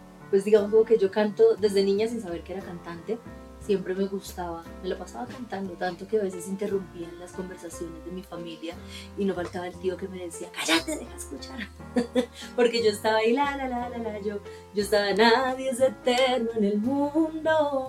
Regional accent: El Bordo, Cauca, Colombia; also born or lived in Cali; now in Bogotá, Colombia; Salí del Bordo Cauca, haciendo escala por Cali, donde, bueno, estuve un año tratando de hacer música.

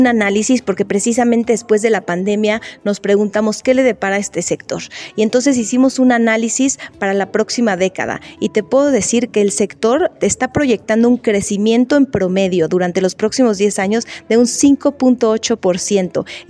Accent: Mexico; yo soy mexicana, como puedes escuchar

